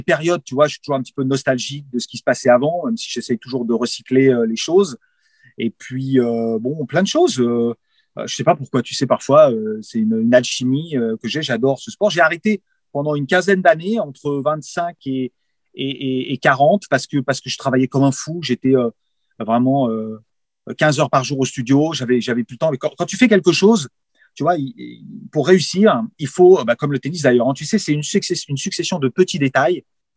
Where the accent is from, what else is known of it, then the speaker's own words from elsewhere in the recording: Paris, Île-de-France, France; born there; je suis né dans le Marais, donc. Dans le centre de Paris, donc pour faire du sport, c'est compliqué.